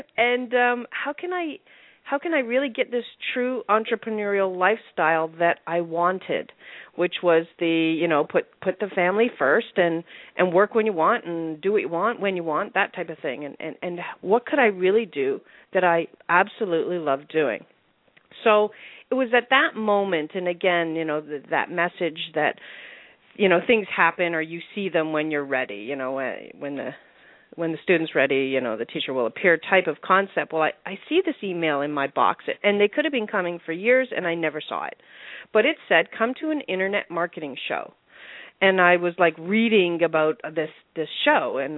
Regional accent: Canada; Well, as you said, I am Canadian

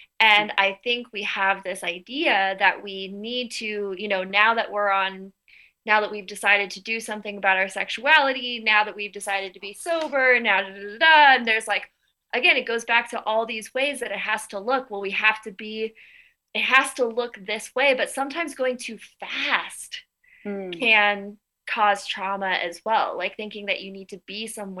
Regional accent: United States; we can broaden it out to other countries, but we are both American.

